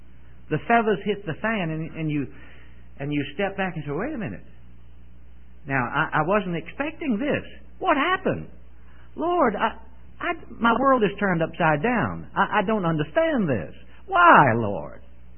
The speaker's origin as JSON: {"language": "English", "town": "Richmond", "region": "Virginia", "country": "United States", "tie": "born or raised there", "said": "I remember the first time when we were in my hometown of Richmond, Virginia, Louise and I, with some family members, were in one of the malls."}